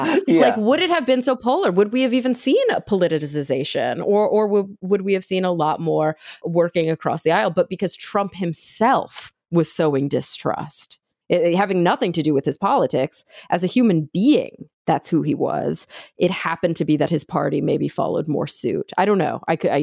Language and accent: English; Texas, United States; And it really hurts me that the community where I was raised back in Texas does not have that kind of mentality.